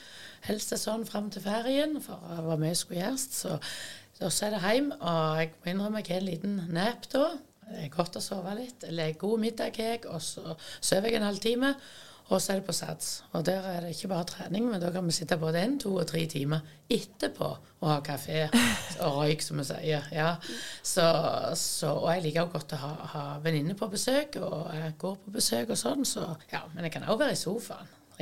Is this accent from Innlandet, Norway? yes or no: no; Vigrestad, Rogaland, Norway; Jeg kommer fra Vigrest.